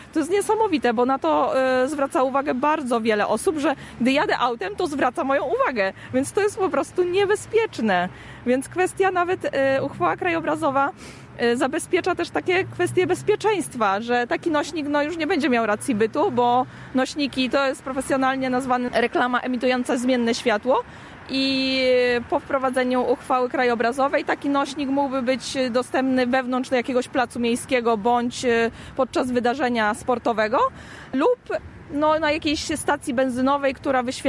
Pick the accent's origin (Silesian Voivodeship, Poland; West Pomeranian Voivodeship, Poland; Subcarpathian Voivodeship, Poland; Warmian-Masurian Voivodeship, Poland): Subcarpathian Voivodeship, Poland; Rzeszów; Ja pamiętam jeszcze Rzeszów z mojego dzieciństwa, dlatego ja tak walczę o ten ładny Rzeszów, bo ja jestem rzeszowianką z pochodzenia